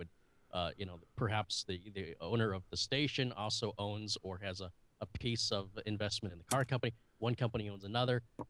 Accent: United States; Yeah, but I, as an American, I can tell you I watch more BBC than I watch American television.

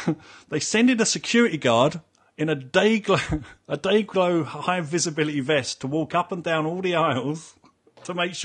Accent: United Kingdom; And because we're terribly British, no one says anything.

